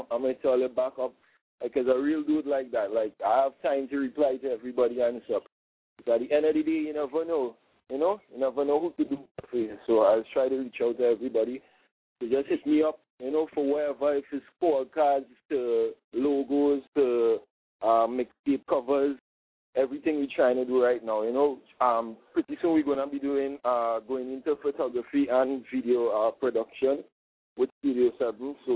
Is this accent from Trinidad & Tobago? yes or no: yes; Trinidad & Tobago; I mean, although I'm from Trinidad and rapping